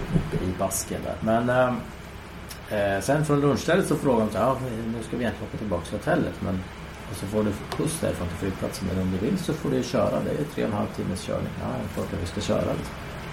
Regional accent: Sweden; Jag insåg på flyget ner till Bilbao via Bryssel att jag var nog enda svensk på den här testkörningen.

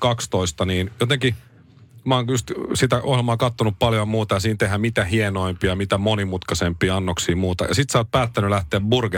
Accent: Helsinki, Uusimaa, Finland; Ja mä oon Länsi-Pasilasta.

